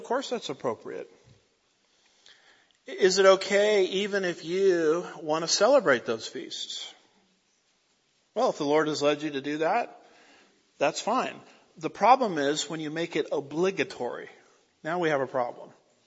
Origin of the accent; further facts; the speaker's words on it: California, United States; I'm from California, sorry to admit that.